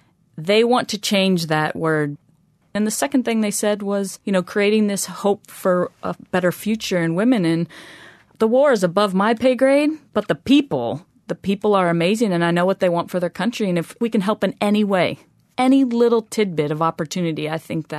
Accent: United States; You know, as an American who grew up with parents who supported it and brothers who supported it and club system and coaches all around

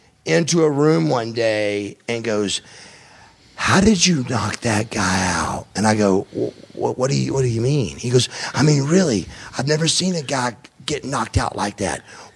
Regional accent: Marietta, Georgia, United States; We were a very rich family growing up in the Marietta area.

